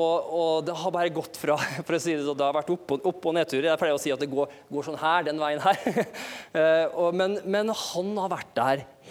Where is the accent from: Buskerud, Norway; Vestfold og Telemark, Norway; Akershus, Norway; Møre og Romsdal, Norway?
Møre og Romsdal, Norway; Kristiansund; also born or lived in Sweden; jeg ble født i Sverige faktisk, vokste opp i Kristiansund